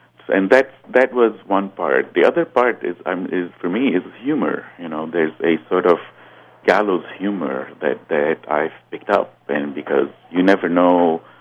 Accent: Lebanon; now in United States; So that even, whether I had stayed in Lebanon or left, or whether, I am an American

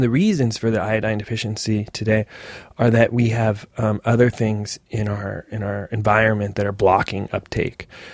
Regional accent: Sedona, Arizona, United States; I'm from Sedona, Arizona, and it was the first fast food place in our town.

